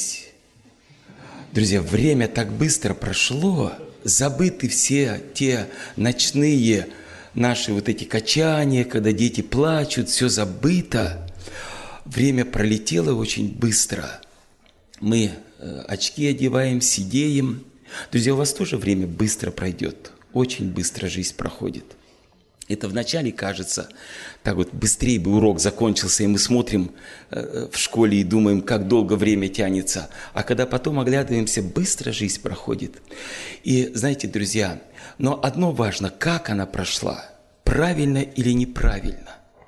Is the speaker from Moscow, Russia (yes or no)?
no; Kansk, Krasnoyarsk Krai, Russia; Я приехал из города Канска, из Красноярского края.